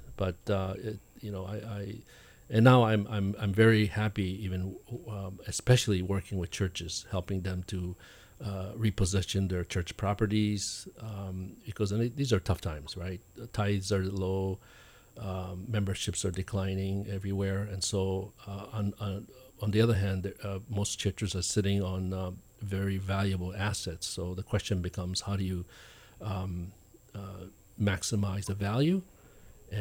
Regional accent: Okinawa, Japan; You know, I come from Okinawa, right?

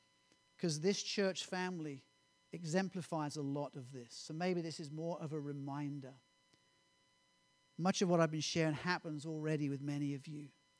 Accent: United Kingdom; this is not me being all British and European on you, because British people

